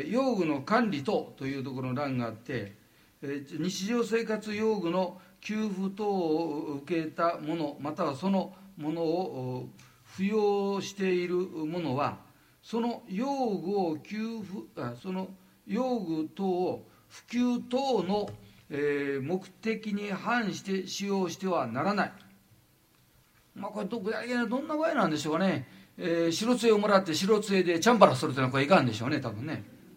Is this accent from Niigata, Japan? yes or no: no; Wajima, Ishikawa, Japan; 私今は京都に住んでおりますがね、私の生まれは石川県の能登半島の輪島というところなんですね。今の朝の連ドラでマレってやっとるんですけどね、いやあの方言が私の方言なんですね。